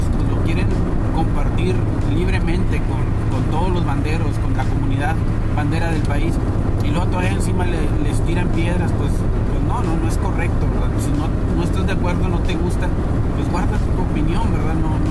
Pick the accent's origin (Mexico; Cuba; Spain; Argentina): Mexico; si yo soy de México